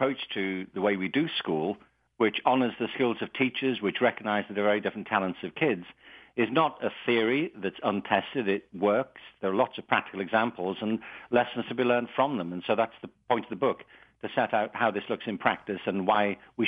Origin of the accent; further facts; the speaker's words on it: London, United Kingdom; now in Los Angeles, United States; I'm not calling you from the suburbs of London at the moment. I live in Los Angeles, and we've lived here for 15 years.